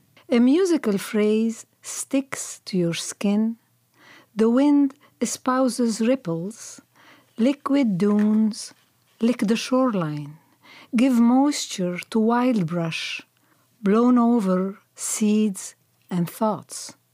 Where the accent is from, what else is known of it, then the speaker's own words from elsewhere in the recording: Cairo, Cairo Governorate, Egypt; also born or lived in Lebanon / Greece / Belgium; now in United States; And I was born and raised in Cairo, in Heliopolis, Cairo, Egypt, and then moved to Lebanon, left Lebanon at the onset of the civil war, and then lived in Greece and Belgium, where my husband was transferred, and then came to the States in 81.